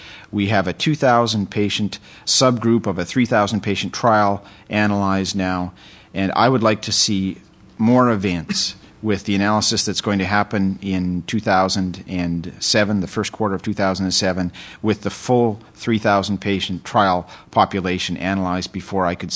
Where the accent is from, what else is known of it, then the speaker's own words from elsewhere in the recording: Canada; As a Canadian, I'm particularly sensitive to that.